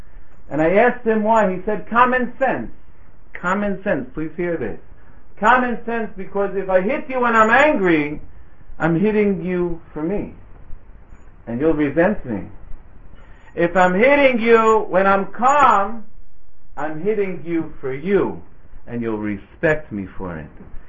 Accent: United States; Now, I'm originally from the States.

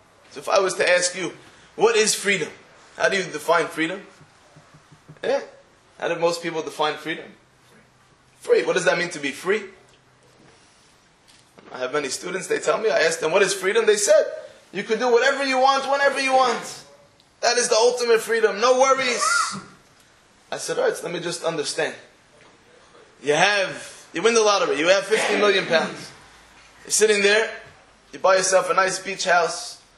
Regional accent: England, United Kingdom; I'm not pushy, I'm too English. There's different mentalities. The mentality I have, the way we look at life, is very British.

